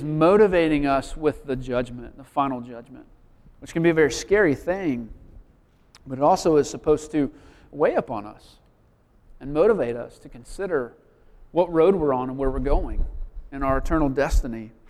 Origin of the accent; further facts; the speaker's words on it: Nashville, Tennessee, United States; I grew up in Nashville, and I moved here in 2004 to work at a campus with a campus ministry at USC